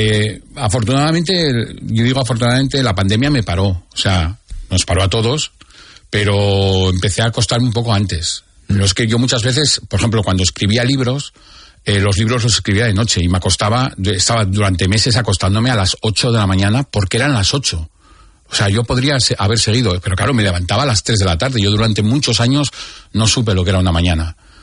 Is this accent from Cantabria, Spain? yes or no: no; Oviedo, Asturias, Spain; moved away as an adult; now in Esplugues de Llobregat, Spain; yo viví crecí en Oviedo, mis padres eran de Cangas de Narcea, y con 40 y pico años me ofrecieron un puesto